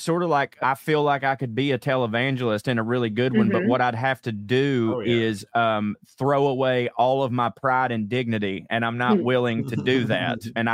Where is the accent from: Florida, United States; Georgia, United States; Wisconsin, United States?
Georgia, United States; Chickamauga; My saving grace is that I still live in my hometown where like I've got a really nice house that doesn't cost a lot of money, and inflation's hit everywhere. But in Chickamauga, Georgia, it don't cost a lot to live.